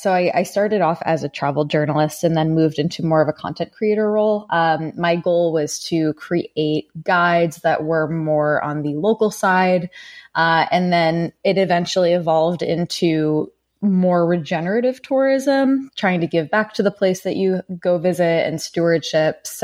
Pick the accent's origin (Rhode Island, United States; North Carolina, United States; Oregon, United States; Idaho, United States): Rhode Island, United States; born there; also born or lived in Massachusetts; Yes, yeah. I was born in Rhode Island and have lived in Massachusetts for the better part of my life. Went to college here and essentially started working in Boston.